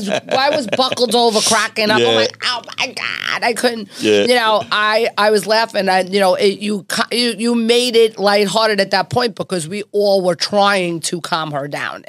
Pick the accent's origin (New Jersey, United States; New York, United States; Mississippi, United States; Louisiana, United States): New York, United States; Well, I'm an Italian from New York.